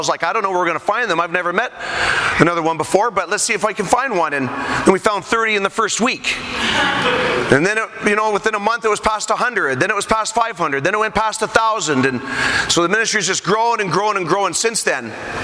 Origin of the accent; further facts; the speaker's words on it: Canada; I'm an evangelist from Canada.